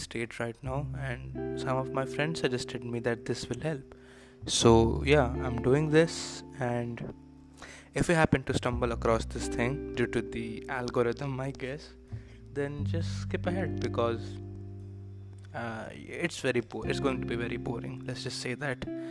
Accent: India; and I'm from India.

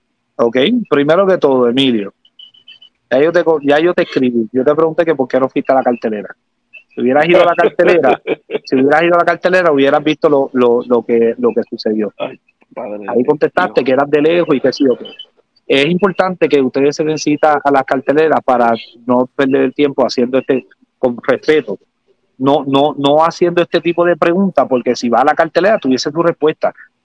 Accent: Cataño, Puerto Rico; Si me tiran, yo soy de Cataño.

